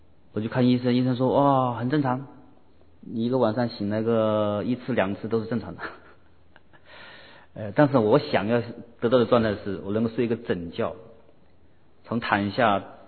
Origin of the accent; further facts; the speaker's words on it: China; 就好像我们中国人有句话说